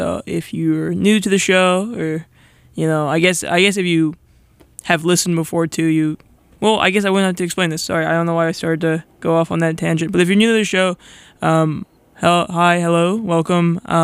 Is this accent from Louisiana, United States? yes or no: no; Orange County, California, United States; If that sounds unfamiliar, it's because it's a band from my hometown. I like to play a lot of hometown bands.